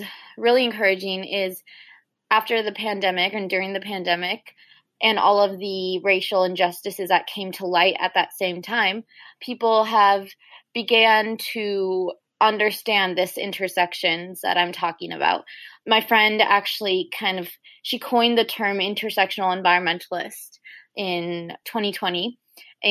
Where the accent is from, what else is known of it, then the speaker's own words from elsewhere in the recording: Houston, Texas, United States; So I'm from Houston and Hurricane Harvey was a hurricane that really decimated our city in 2016.